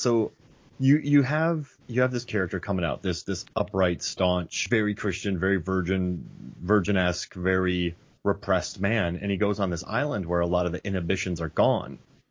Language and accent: English; Florida, United States; And also I grew up in Florida, so I had to research palm trees in Scotland.